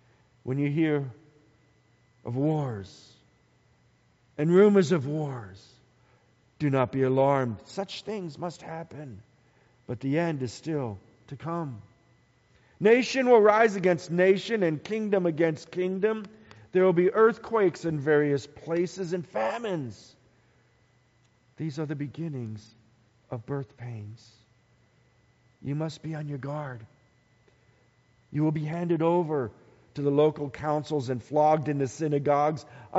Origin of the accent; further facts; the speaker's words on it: Bowie, Maryland, United States; Growing up in Bowie, Maryland, there is a place I would be on Friday nights.